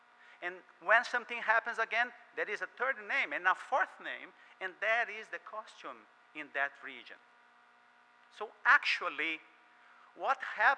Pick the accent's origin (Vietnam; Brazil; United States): Brazil; also born or lived in Portugal; I'm from Portugal originally. I grew up in Brazil. Most of my time lifetime I spent in Brazil.